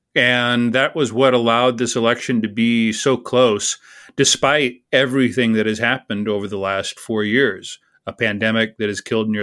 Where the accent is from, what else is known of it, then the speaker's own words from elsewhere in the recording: Texas, United States; As a Texan, I very much enjoyed the rodeo analogy.